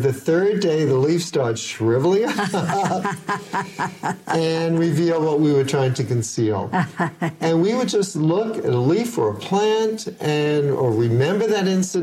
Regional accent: East Coast, United States; born there; now in San Francisco, United States; I was born on the East Coast.

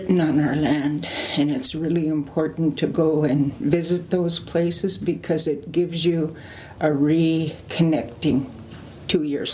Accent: West Bank, British Columbia, Canada; I live and work here in Penticton. I am from the Silk Nation. I come from West Bank, which is about midway of the Okanagan Lake.

